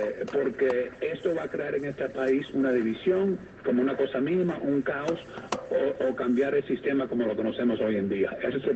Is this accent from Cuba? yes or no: yes; Cuba; born there; Así que yo creo que yo soy de herencia cubana, yo nací en Cuba, ¿no?